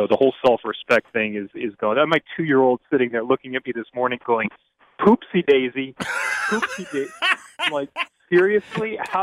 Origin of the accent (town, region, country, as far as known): Louisiana, United States; born there